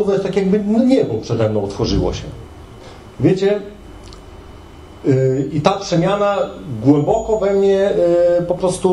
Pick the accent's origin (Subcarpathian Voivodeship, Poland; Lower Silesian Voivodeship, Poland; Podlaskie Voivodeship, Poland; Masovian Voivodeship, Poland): Podlaskie Voivodeship, Poland; Białystok; wychowywani byliśmy, wychowywaliśmy się z bratem na takiej dzielnicy w Białymstoku, takiej, można powiedzieć, patologicznej.